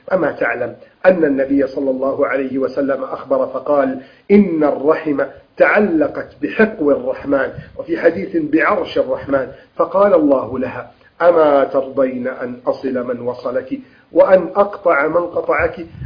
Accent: Egypt; بلدنا مصر

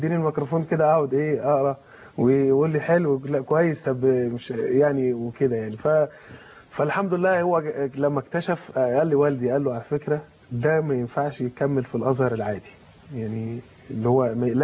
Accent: Faiyum, Faiyum Governorate, Egypt; ده كان من عندنا في الفيوم

